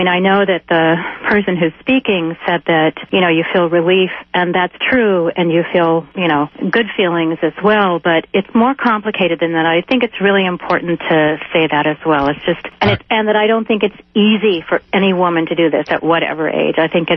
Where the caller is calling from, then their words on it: Oakland, California, United States